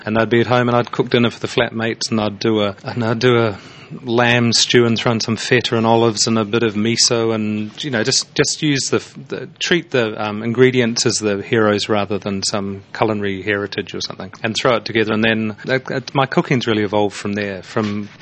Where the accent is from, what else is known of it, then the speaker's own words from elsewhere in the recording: New Zealand; now in United Kingdom; I'm a Kiwi